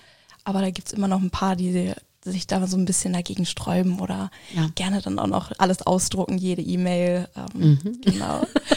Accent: Hamburg, Germany; born there; now in Schmalkalden, Germany; Ja, komme auch gebürtig aus Hamburg.

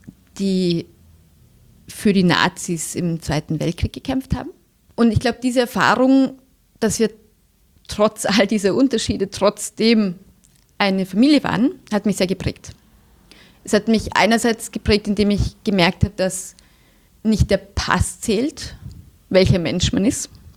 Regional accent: Germany; also born or lived in Austria; Bei mir ist es so, ich bin in Österreich geboren, in Deutschland aufgewachsen. Meine Mutter kommt aus der Slowakei und ich habe einen großen Teil meiner Familie auch noch immer in der Slowakei. Das heißt, ich bin tatsächlich europäisch aufgewachsen

